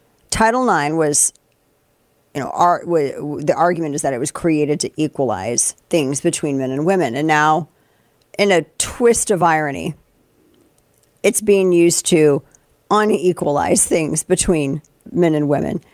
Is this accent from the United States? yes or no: yes; St. Louis, Missouri, United States; I grew up in St. Louis. We had like a football team for a little bit when I was little bitty, and then we didn't for a while.